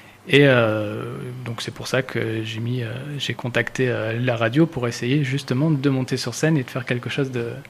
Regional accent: Clermont-Ferrand, Auvergne-Rhône-Alpes, France; il faut savoir que nous on est de Clermont-Ferrand, on est en vacances à Valras

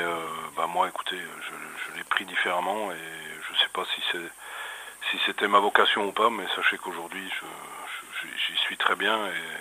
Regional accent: Bourgogne-Franche-Comté, France; je suis originaire du Jura, d'un petit village de 450 à 500 habitants.

